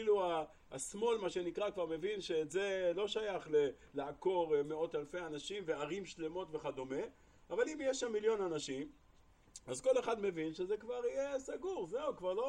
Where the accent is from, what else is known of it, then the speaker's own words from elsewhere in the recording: Holon, Tel Aviv District, Israel; אני מחולון